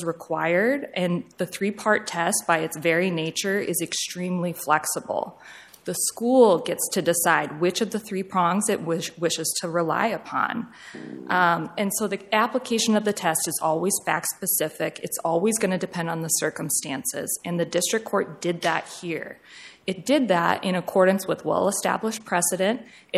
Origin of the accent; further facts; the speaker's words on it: Sioux Falls, South Dakota, United States; I'm an attorney from Sioux Falls